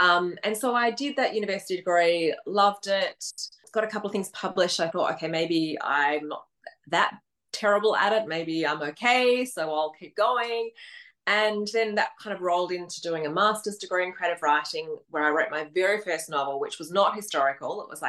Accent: Perth, Western Australia, Australia; I'm from Perth in Australia, which is quite a small, isolated capital city.

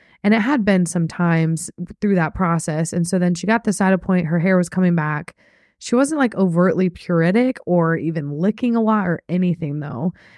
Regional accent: New Jersey, United States; now in Glasgow, United Kingdom; I am from New Jersey, back in the States, and am here for a school.

